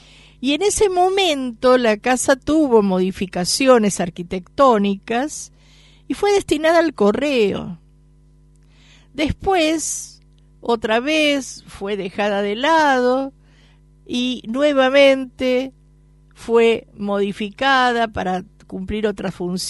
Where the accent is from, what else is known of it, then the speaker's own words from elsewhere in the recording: Buenos Aires, Argentina; born there; a los que nacimos en Buenos Aires, nos dicen porteños